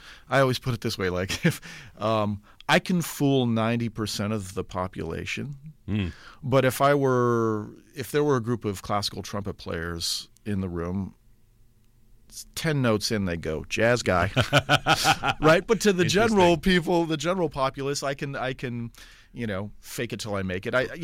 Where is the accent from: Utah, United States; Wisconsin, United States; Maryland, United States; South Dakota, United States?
Wisconsin, United States; Racine; also born or lived in Kenosha; growing up in Racine and Kenosha, the music programs, they're still very strong, but they were incredibly strong when I was growing up in the 70s and 80s.